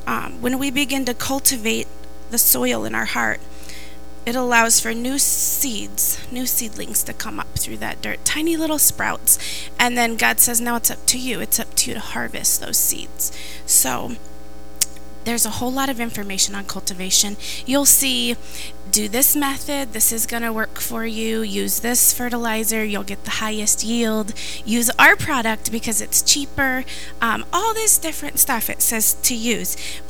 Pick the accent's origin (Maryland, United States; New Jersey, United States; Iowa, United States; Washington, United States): Iowa, United States; I grew up in Iowa, so I know that cultivation has to do with farming